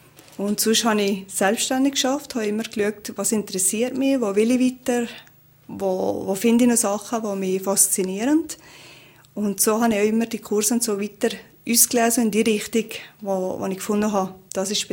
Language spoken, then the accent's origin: German; Valais, Switzerland; Also ich bin in der Nähe von Leikerbad aufgewachsen und die Eltern hatten das Restaurant